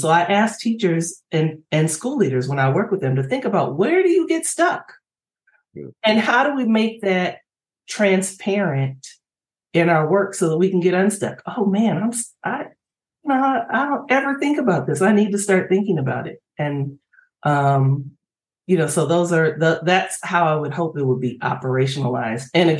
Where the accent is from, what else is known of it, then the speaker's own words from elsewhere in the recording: United States; I'm an English speaker. I grew up in the United States.